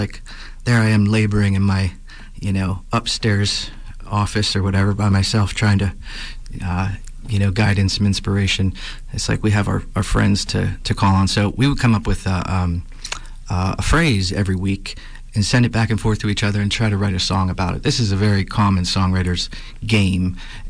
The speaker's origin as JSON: {"language": "English", "town": "Shaler", "region": "Pennsylvania", "country": "United States", "tie": "born or raised there", "lives_now": "Lawrenceville, United States", "said": "Yeah, I grew up in Shaler. I live in Lawrenceville now, just really 10 minutes from my childhood home."}